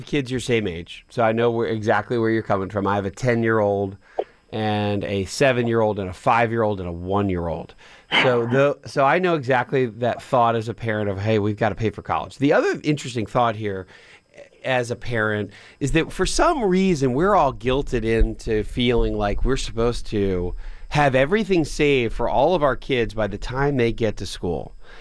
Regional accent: Pennsylvania, United States; or even my hometown of outside of Philadelphia

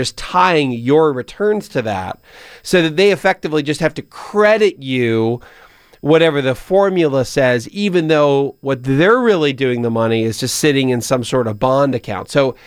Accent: Pennsylvania, United States; also born or lived in North Carolina; or my home state of Pennsylvania, my alma mater state of North Carolina

